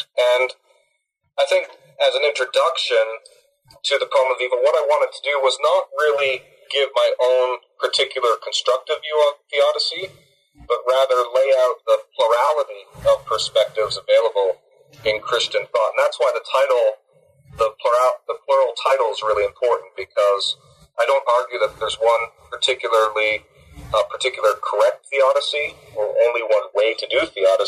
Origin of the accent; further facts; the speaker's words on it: Barrie, Ontario, Canada; because I'm Canadian from Barrie, Ontario.